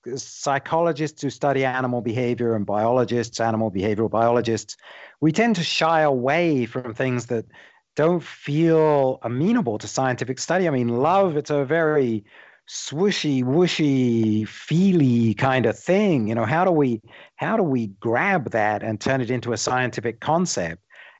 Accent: England, United Kingdom; I grew up in England. I went to college in London.

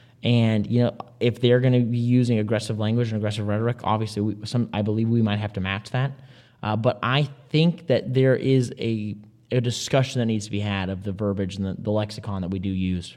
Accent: North Carolina, United States; He's my state senator in Henderson County. If you want to fight me in my hometown, come on, anytime.

